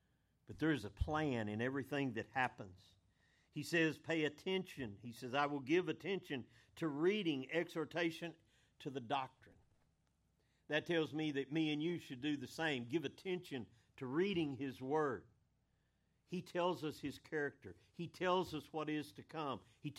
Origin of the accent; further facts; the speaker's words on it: United States; And it's hard for me as an American to believe we would elect a socialist